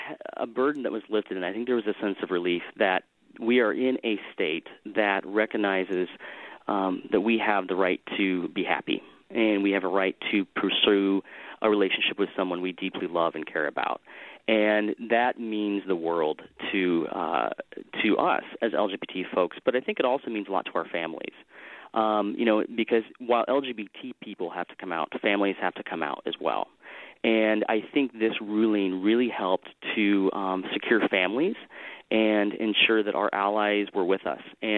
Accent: Minnesota, United States; now in Iowa, United States; why would I stay in Iowa when, for example, I could go to my home state of Minnesota

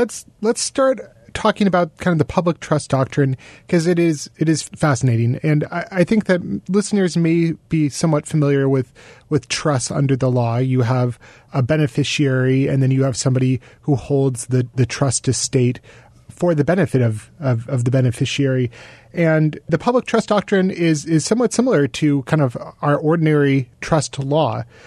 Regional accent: Seattle, Washington, United States; And so I'm also from Seattle, and I'm a Roosevelt High School grad.

